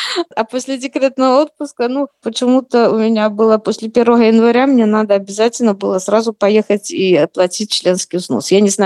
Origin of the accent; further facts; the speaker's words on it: Shakhty, Rostov Oblast, Russia; born there; Я вообще родилась вообще в Ростовской области, в городе Шахты.